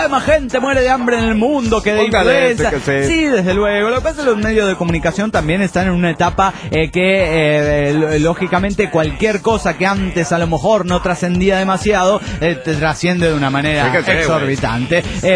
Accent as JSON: {"language": "Spanish", "region": "Puebla", "country": "Mexico", "said": "Hola amigos, soy … de Puebla, México."}